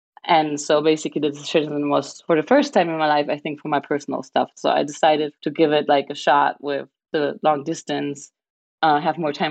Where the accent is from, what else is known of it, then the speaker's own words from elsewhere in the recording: Germany; moved away as an adult; now in New York, United States; I mean, I'm from Germany originally and moved to New York for work.